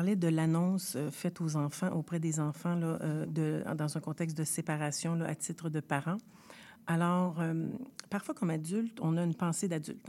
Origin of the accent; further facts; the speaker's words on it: Quebec, Canada; je vais dire la doudou parce que je suis québécoise